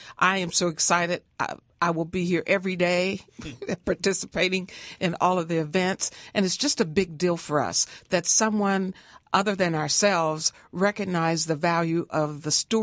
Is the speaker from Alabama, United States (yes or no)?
no; Indianapolis, Indiana, United States; Well, I was married here in Indianapolis and went to school here, born and raised in Indianapolis.